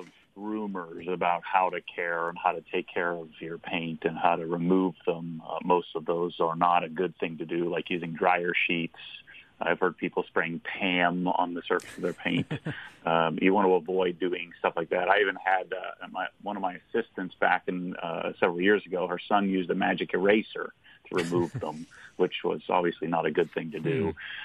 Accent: Northeast, United States; Yeah, I tell you what, I'm from the Northeast.

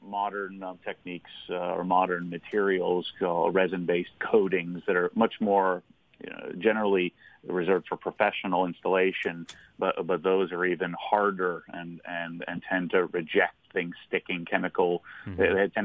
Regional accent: Northeast, United States; Yeah, I tell you what, I'm from the Northeast.

